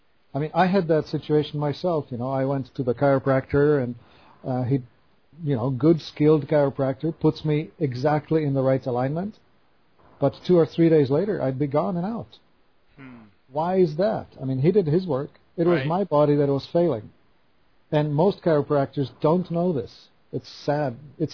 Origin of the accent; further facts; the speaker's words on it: Czechia; I'm a Czech. I was born in Czechoslovakia. I grew up in Central Europe, behind the Iron Curtain, in the communist country, in a police state.